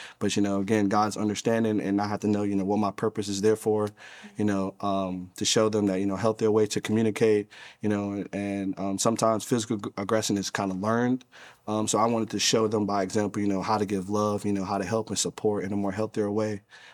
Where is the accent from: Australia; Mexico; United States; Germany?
United States; North Carolina; also born or lived in New Jersey; I'm from North Carolina, or actually born in Jersey, raised in North Carolina.